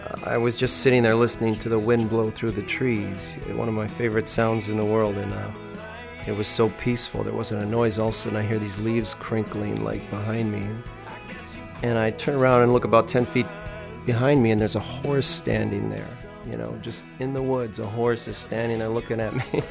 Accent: Milwaukee, Wisconsin, United States; born there; Well, I was born in Milwaukee, which is a big city, you know, so for the first 8 years of my life, I really had exposure to a lot of living in a big city and crime and all that kind of stuff.

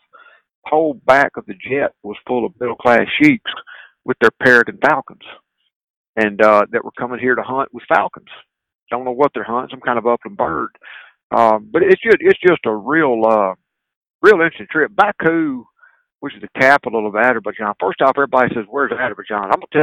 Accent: Greenville, Mississippi, United States; my roots are in the Mississippi Delta. I was born and raised in Greenville.

